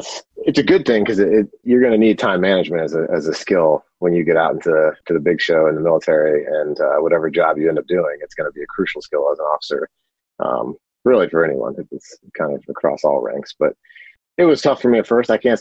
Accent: North Carolina, United States; So, grew up in North Carolina, and both my folks are actually enlisted Air Force

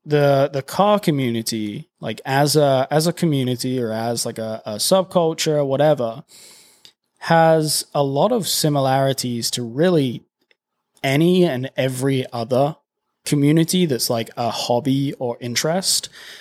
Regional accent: United Kingdom; now in United States; I know that this is specific to me being British, but football or soccer for you Americans, in England, everybody is involved with football.

